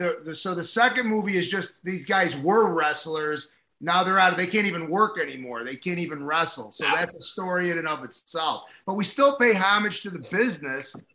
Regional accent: Chicago, Illinois, United States; I'm from Chicago. Brown bagged, you know.

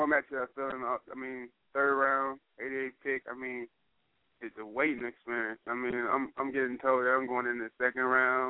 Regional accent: Daytona Beach, Florida, United States; now in New Orleans, United States; I've been playing football since I was 6 years old. I'm originally from Daytona Beach.

